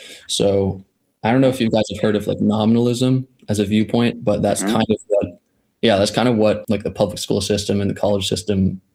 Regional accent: Rhode Island, United States; I'm from Rhode Island, primarily. I was born and raised in Rhode Island. I went to high school here.

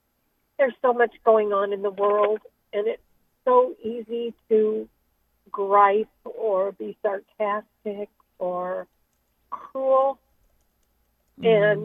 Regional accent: Mishawaka, Indiana, United States; Actually, we're visiting in Bullhead City, but we're from Mishawaka, Indiana.

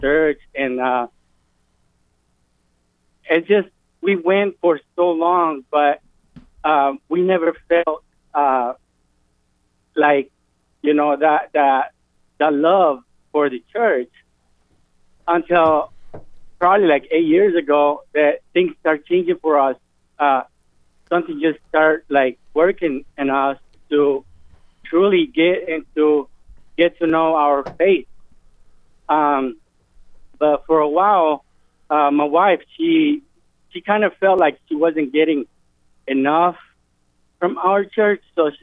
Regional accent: Iowa, United States; I'm from Iowa.

